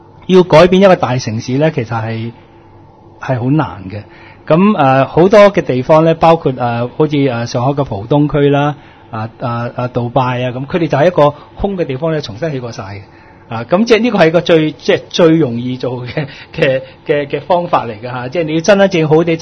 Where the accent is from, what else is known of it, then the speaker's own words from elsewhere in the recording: Hong Kong; 我們香港人想不想他改呢